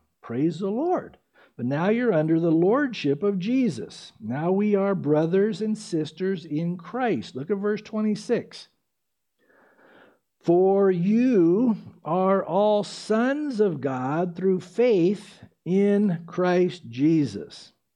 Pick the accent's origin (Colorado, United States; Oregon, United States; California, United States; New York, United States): California, United States; San Diego; or the Oceanside Pier where I grew up in San Diego